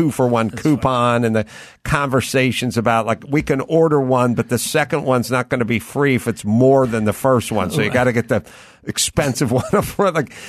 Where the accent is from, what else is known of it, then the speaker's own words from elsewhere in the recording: North Holland, Netherlands; I'm from North Holland.